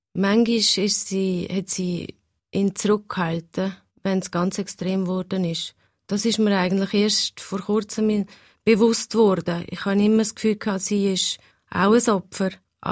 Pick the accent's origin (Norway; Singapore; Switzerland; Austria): Switzerland; born there; Ich bin ja hier in der Schweiz auf die Welt gekommen.